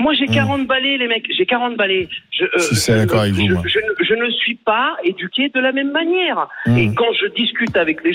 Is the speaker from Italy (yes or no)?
yes; Sicily, Italy; Moi aussi, je suis né en Sicile, vous parlez de l'Italie. J'ai commencé à travailler, j'avais 11 ans.